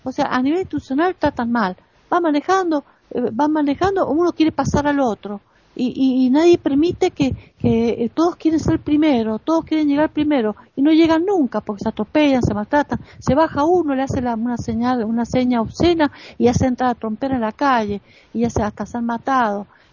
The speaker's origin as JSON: {"language": "Spanish", "country": "Argentina", "said": "en mi país, Argentina, que hace 40 años que está la democracia"}